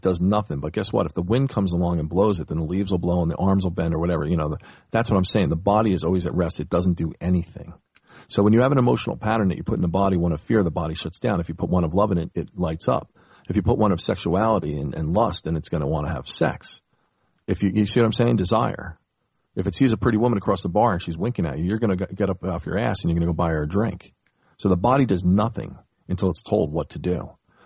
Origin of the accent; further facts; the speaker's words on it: Newark, New Jersey, United States; I'm from Newark, New Jersey.